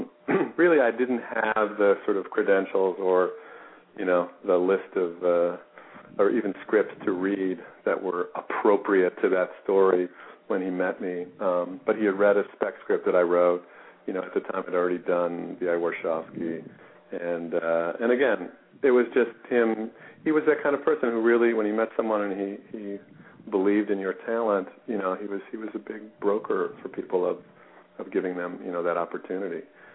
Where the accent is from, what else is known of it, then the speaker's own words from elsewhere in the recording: Chicago, Illinois, United States; I grew up in Chicago, so I was a White Sox fan.